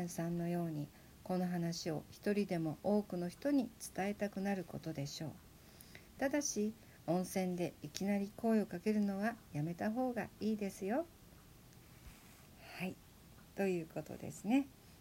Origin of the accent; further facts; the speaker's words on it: Kyoto, Japan; born there; 28歳の6月のことでした。僕は1986年に京都で生まれました。